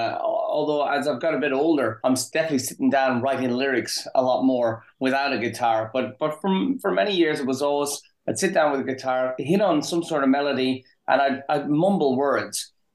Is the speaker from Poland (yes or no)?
no; Ireland; when I was growing up in Ireland